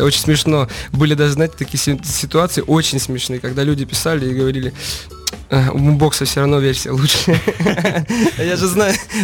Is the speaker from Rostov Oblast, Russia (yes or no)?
yes; Rostov-on-Don, Rostov Oblast, Russia; Я все детство слушал хип-хоп, потому что сам родом из Ростова-на-Дону